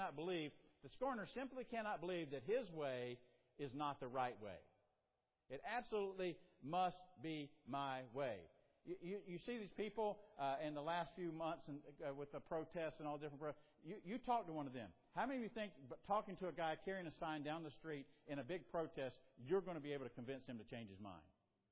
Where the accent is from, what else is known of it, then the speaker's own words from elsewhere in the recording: South Carolina, United States; Well, I'm from South Carolina.